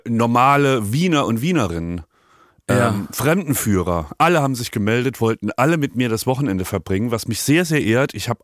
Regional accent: Berlin, Germany; Und das sage ich als Berliner.

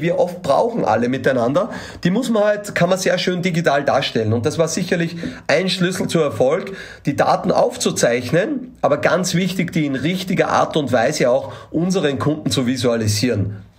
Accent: Austria; Aber man sieht, da muss man auch lästig sein, so würde ich sagen, als Österreicher.

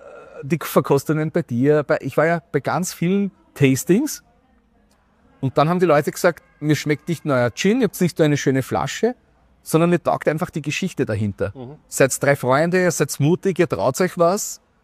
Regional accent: Vienna, Austria; ich bin auch aus Floridsdorf

